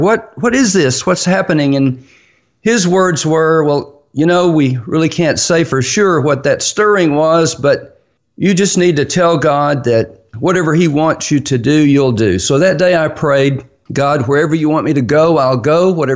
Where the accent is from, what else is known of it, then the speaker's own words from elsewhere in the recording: Texas, United States; accent: Texas; But then I went to Wheaton College, and people were mocking me constantly about my Texas accent.